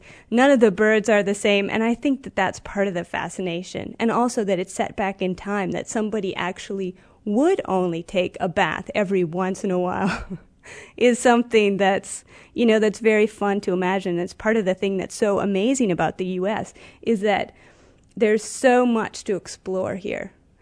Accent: Wisconsin, United States; Well, I was a child from the Midwest when I heard the story. I was from northern Wisconsin. That's where I grew up, in a small town of 10,000.

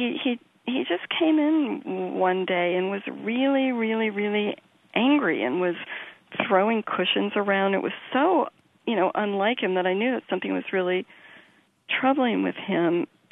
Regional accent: Detroit, Michigan, United States; I grew up in Detroit

